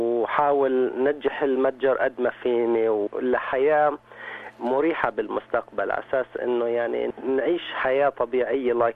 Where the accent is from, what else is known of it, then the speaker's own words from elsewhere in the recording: Palestine; moved away; اشتغل فيه 3 سنين قبل ما احنا نيجي من فلسطين